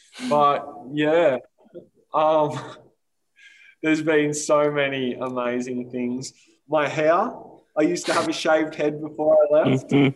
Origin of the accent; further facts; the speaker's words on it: Victoria, Australia; the second door I knocked on was a lady from my hometown, 4 hours north of Melbourne.